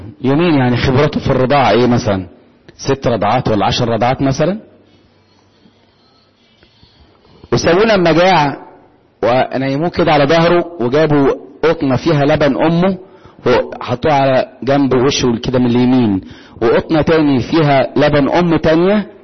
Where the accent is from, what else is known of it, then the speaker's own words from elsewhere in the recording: Upper Egypt, Egypt; انا صعيدي اكتر منكم يا محدش يزعل